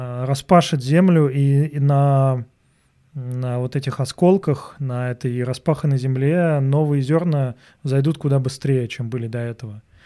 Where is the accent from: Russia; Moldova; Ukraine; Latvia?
Russia; Saint Petersburg; просто я из Питера, я как бы там родился и рос.